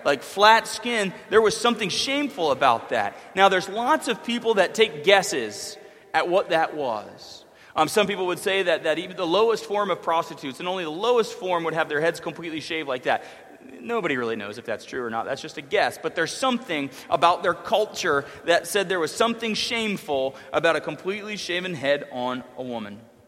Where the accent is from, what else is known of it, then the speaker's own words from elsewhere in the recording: the South, United States; I'm from the South.